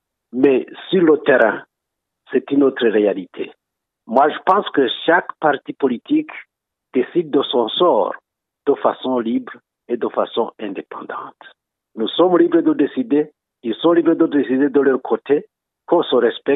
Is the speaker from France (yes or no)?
no; Burundi; Pour moi, on est Burundais